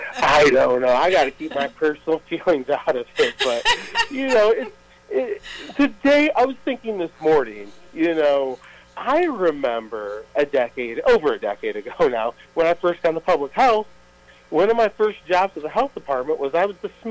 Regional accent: Sandusky, Ohio, United States; Yeah, I'm from Northern Ohio. I'm from around Sandusky.

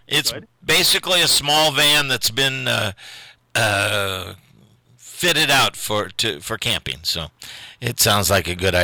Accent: Indiana, United States; Heavyset kid covers it. And, yeah, I'm from Indiana.

